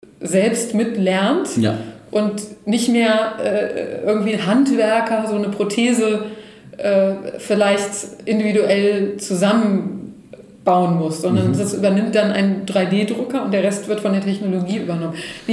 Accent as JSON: {"language": "German", "town": "Göttingen", "region": "Lower Saxony", "country": "Germany", "said": "also ich komme aus Göttingen und wir sind in Duderstadt, das ist so eine halbe Stunde entfernt"}